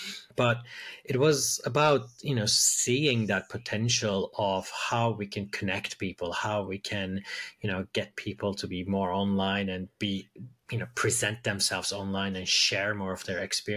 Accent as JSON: {"language": "English", "country": "Turkey", "tie": "born or raised there", "also_born_or_lived": "United States", "moved": "as an adult", "said": "I grew up in Turkey. And then went to school, went to university in the States"}